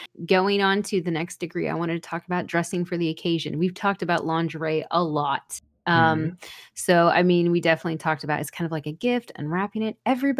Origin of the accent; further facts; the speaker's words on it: the South, United States; because I'm from the South, and not that I would ever do this because I'm a lady